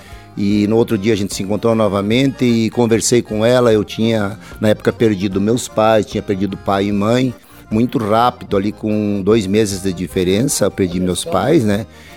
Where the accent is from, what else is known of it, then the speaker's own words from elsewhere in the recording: Campo Erê, Santa Catarina, Brazil; meus avós vieram de lá e vieram para Erechim. De lá, então, vieram para Campo Herê, e eu tenho consciência que cresci em Campo Herê, Santa Catarina. Ali eu cresci, ali eu estudei.